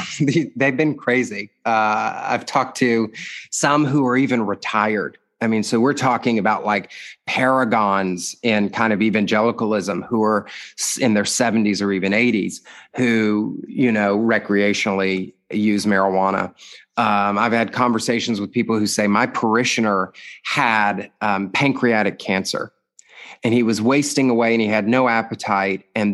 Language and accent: English; Georgia, United States; They legalize medical usage in my home state of Georgia, which is quite conservative, not as conservative as it used to be.